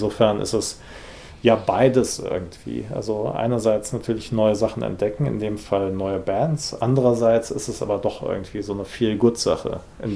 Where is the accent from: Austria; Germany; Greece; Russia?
Germany; Rhineland; ich bin im Rheinland aufgewachsen, da hatte man dann entweder WDR gehört